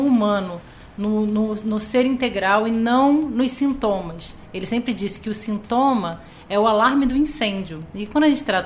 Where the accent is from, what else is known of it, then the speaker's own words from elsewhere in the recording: Rio de Janeiro, Brazil; born there; Sou carioca de nascimento, sou ilhense de coração.